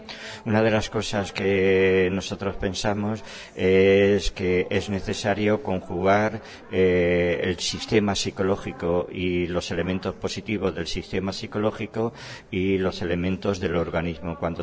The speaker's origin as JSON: {"language": "Spanish", "town": "Madrid", "region": "Community of Madrid", "country": "Spain", "said": "Yo provengo de España y de España de Madrid y de la Universidad Autónoma de Madrid, donde yo tengo una tarea como docente e investigador en diferentes áreas, básicamente en psicología de la personalidad"}